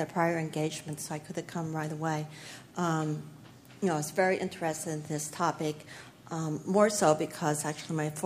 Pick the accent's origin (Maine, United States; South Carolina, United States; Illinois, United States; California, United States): Illinois, United States; she came from Baton Rouge, Louisiana, and I came from Western Illinois. I was the first white friend she really had, and she was my first African-American.